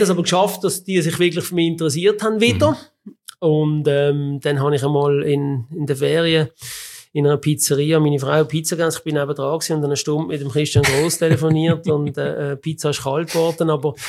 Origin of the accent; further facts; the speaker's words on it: Switzerland; wenn du so zusammen so als Schweizer kommst